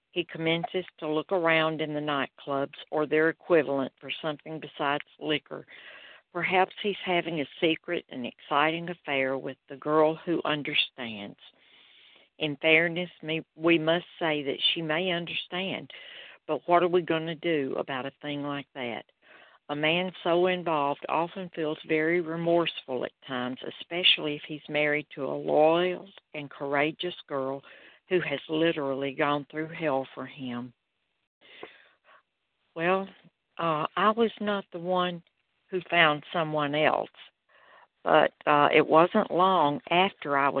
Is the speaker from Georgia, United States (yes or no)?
no; Malden, South Carolina, United States; I'm from Malden, South Carolina.